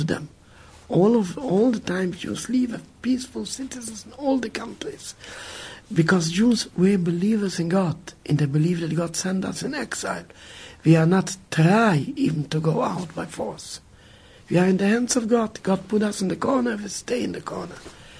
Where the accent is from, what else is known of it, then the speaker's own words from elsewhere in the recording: Jerusalem, Jerusalem District, Israel; moved away; Look, I came from Jerusalem, yes? I'm already 7 generations there in the Holy Land. We've gone out, we don't want to live under the Israeli government. we gone out in 1970.